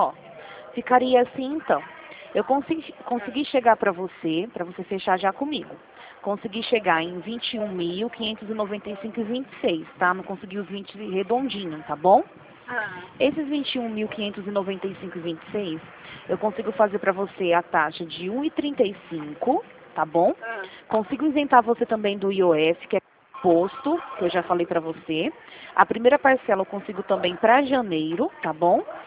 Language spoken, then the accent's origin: Portuguese; Rio Claro, São Paulo, Brazil; inclusive a gente é daqui de Rio Claro também